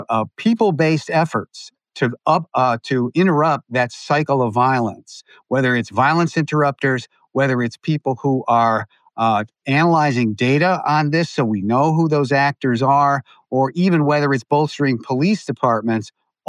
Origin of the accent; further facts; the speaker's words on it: Pittsburgh, Pennsylvania, United States; The same kind of thing is happening here in my hometown of Pittsburgh.